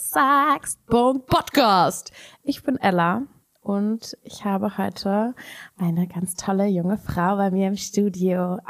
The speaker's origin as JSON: {"language": "German", "region": "Berlin", "country": "Germany", "tie": "born or raised there", "said": "Ich bin auch in Berlin aufgewachsen."}